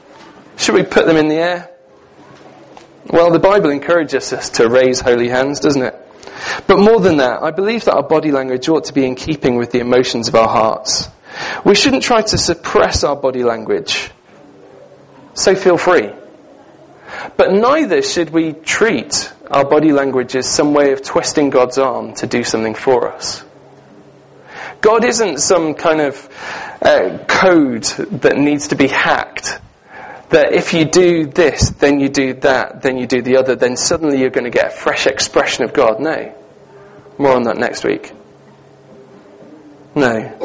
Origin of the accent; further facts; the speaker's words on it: United Kingdom; You see, we fear that kind of emotional engagement with things because we're British.